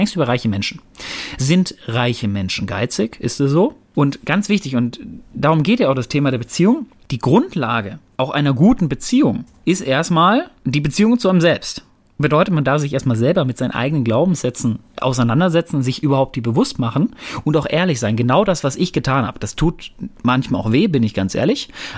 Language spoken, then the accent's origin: German; Bochum, North Rhine-Westphalia, Germany; ich komme aus Bochum. Ich hab VfL Bochum geschaut.